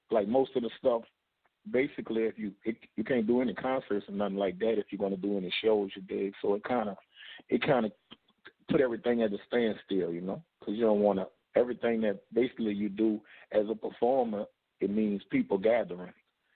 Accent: Louisiana, United States; my mama moved downtown when I was like 8 or 9 years old, so I was raised in the Iberville Projects, which is downtown. So I'm kind of like a mixture of two worlds.

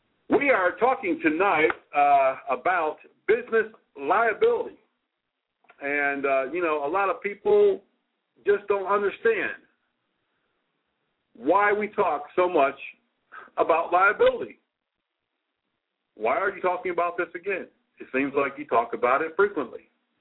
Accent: Connecticut, United States; in Portland, Connecticut, my home state.

